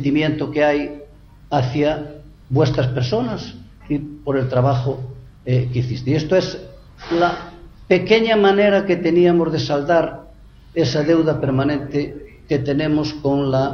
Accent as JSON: {"language": "Spanish", "region": "Galicia", "country": "Spain", "said": "a mi tierra, que es Galicia."}